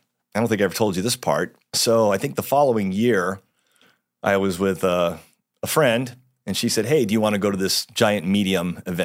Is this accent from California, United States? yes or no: yes; San Diego, California, United States; So I grew up in San Diego, and my parents told me from a very early age that I was adopted at birth.